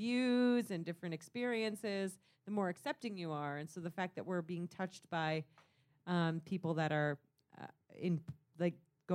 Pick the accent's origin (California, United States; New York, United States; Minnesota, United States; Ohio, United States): Ohio, United States; accent: Ohio; Yeah, he gets my Ohio accent really well.